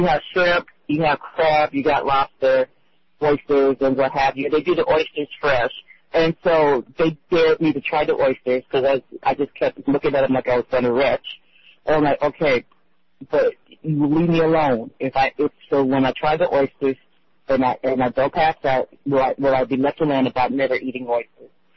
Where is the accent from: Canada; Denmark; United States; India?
United States; California; we're from California, but we grew up eating, you know, barbecue, you know, Texas style